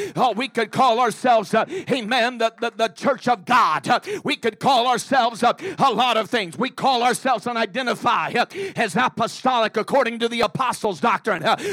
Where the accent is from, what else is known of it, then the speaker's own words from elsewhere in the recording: Texas, United States; growing up in Texas and working around the combines and working out in the fields.